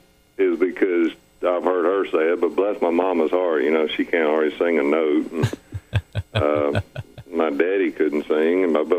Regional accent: West Monroe, Louisiana, United States; also born or lived in Greenville, South Carolina; Well, I was born in West Monroe, Louisiana. I lived there for a very short while. And then we moved to Greenville, South Carolina, where we lived there for about 8 years or something like that, 7 years. And then we moved back to West Monroe, Louisiana

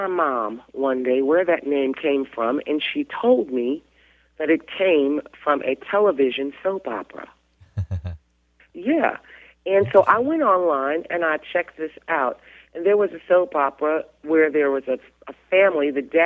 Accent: Jackson, Michigan, United States; born there; Well, I was born originally in Jackson, Michigan.

